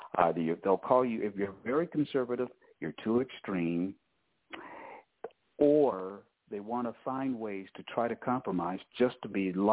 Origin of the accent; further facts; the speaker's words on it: Cleveland, Ohio, United States; Okay, … is a guy who I grew up in Cleveland. And I was always concerned about our country. I grew up that way.